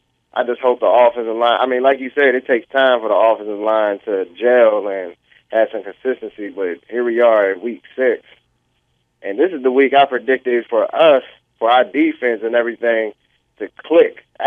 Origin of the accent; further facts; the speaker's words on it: Washington, District of Columbia, United States; I'm from Washington, D.C. and all, and I got all my friends calling me saying we about to kill y'all.